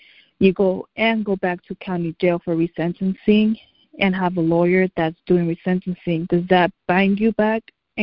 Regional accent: California, United States; I'm from California.

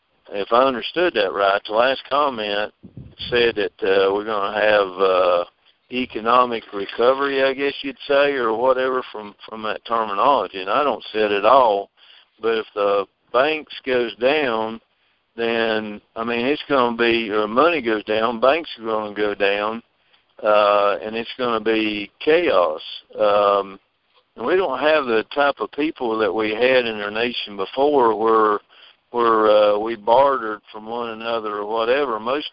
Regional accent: North Carolina, United States; I'm from North Carolina.

